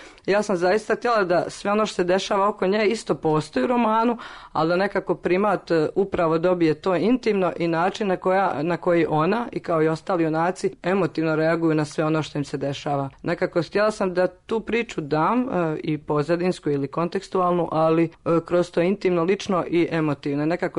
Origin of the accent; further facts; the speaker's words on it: Zadar, Zadar County, Croatia; born there; ja sam rođena u Zadru